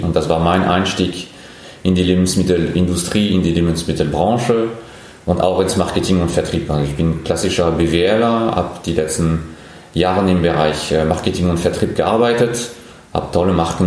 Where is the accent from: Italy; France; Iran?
France; German is a second language; moved away as an adult; now in Germany; ich bin Franzose, ich bin 44. Ich wohne und lebe in Deutschland seit 20 Jahren. Das heißt, ich bin in Frankreich geboren, bin in Frankreich aufgewachsen, habe dort studiert.